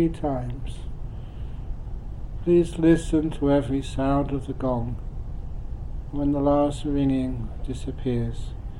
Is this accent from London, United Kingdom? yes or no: yes; London, United Kingdom; when I grew up in London. And growing up in London, had some great musicians there.